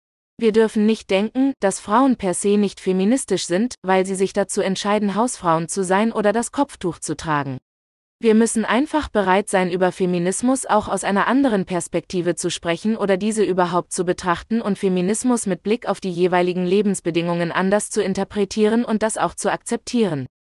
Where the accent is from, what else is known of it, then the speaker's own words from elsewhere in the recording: Berlin, Germany; Wir sind eine kurdische Familie und ich bin im Wedding aufgewachsen. Wir haben in einem Viertel gelebt, das größtenteils türkisch geprägt war.